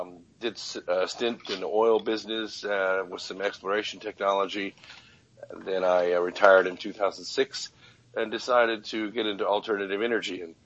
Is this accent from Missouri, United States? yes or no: no; Pasadena, California, United States; No problem. I grew up in Southern California, Pasadena area.